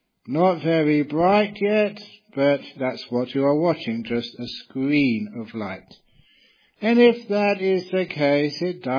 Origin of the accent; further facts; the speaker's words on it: England, United Kingdom; born there; usually like to start on time because I was born in England, where we always hope the trains run on time.